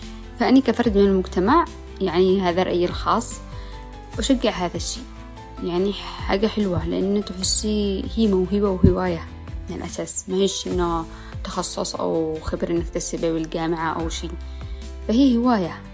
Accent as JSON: {"language": "Arabic", "country": "Yemen", "said": "فنحن كمجتمع يمني، إحنا مجتمع محافظ،"}